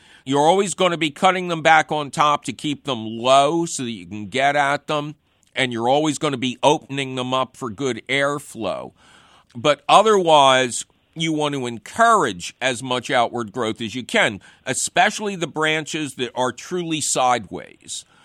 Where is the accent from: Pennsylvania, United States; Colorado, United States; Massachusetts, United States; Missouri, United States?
Pennsylvania, United States; Philadelphia; I grew up near Bridge and Tarsdale.